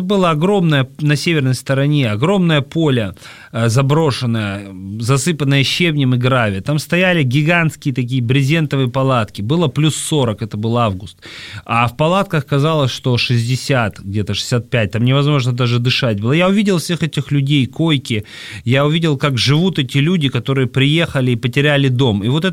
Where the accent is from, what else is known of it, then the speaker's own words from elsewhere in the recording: Sevastopol, Ukraine; Ну, я из Севастополя, Толстой своего рода из Севастополя.